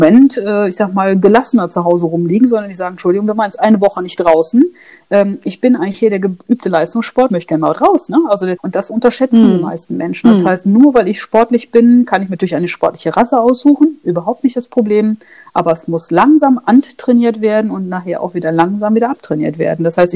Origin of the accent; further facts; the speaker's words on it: Rhineland, Germany; Wir werden ja auch sehen, das Wetter heute hier im Rheinland. Ich komme ja aus Rheinland.